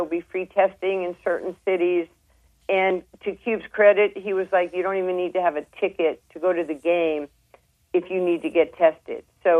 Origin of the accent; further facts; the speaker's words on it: New York, United States; because I am a New Yorker and they hadn't won since 1973. They were two-time champs in my childhood